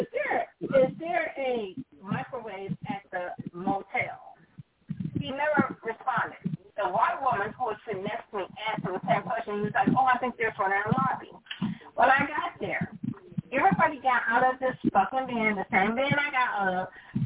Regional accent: Alabama, United States; And remember, I'm from the South. So, first of all, let me put this out here. I am from rural Alabama.

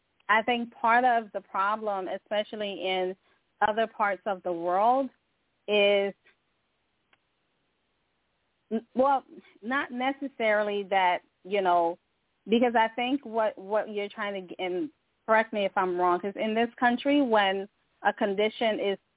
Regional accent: Liberia; as someone who's from Africa, I am originally from Liberia.

